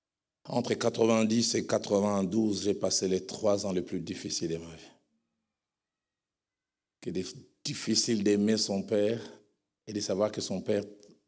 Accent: Kinshasa, DR Congo; chez nous à Kinshasa, dans notre grand stade, le stade des martyrs.

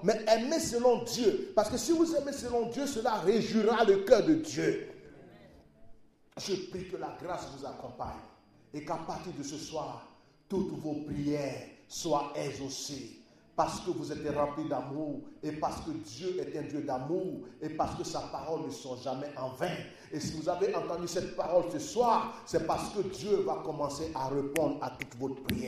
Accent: Côte d’Ivoire; Dans ma langue maternelle en Côte d'Ivoire, cocotis.

